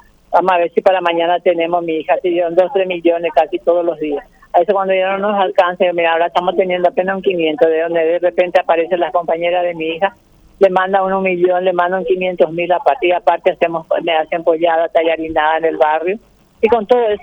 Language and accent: Spanish; Asunción, Paraguay; yo soy acá de Asunción.